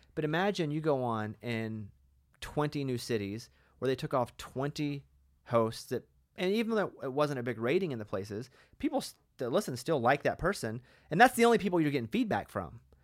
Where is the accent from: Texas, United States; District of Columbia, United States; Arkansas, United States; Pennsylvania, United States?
Arkansas, United States; accent: country; I grew up a hillbilly in Arkansas. Like, I was a trailer park kid in Arkansas. I wasn't a cowboy country, but I was rural, southern state, like, country accent.